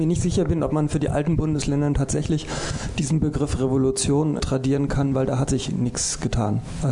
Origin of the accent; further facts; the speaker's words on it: East Germany, Germany; Ich sage gerne, ich bin Ossi, also ich habe damit doch kein Problem.